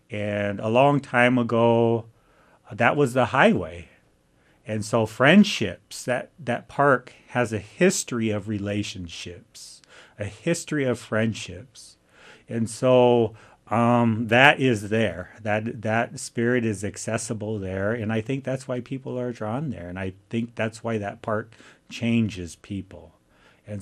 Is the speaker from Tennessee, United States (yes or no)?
no; South Dakota, United States; I'm from the Ihonkawan Oyate. I'm Yankton Sioux, and so it's not unusual for us to know songs, to do these things.